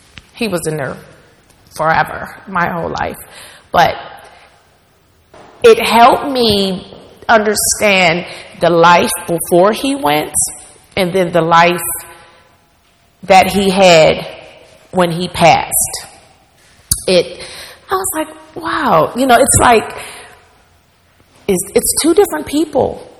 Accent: Homewood, Pennsylvania, United States; also born or lived in Wilkinsburg; our schools growing up in Homewood and Wilkinsburg.

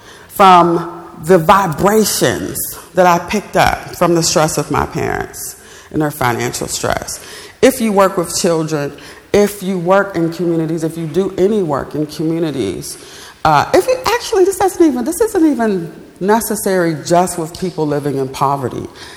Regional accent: Bluefield, West Virginia, United States; So I was born in Bluefield, raised in Bluefield, lived at a time when a lot of families coexisted intergenerationally.

